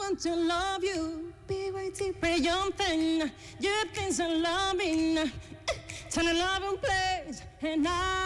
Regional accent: Chile; acá somos todos chilenos

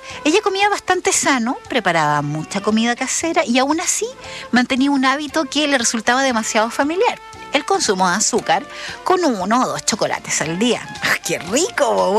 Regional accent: Chile; uno como chileno lo sabe, porque el pancito nuestro que uno compra en las panaderías sabe diferente

